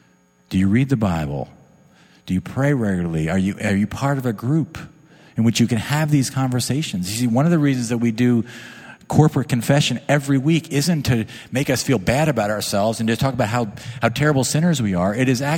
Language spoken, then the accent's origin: English; New Jersey, United States; I grew up in the Jersey Shore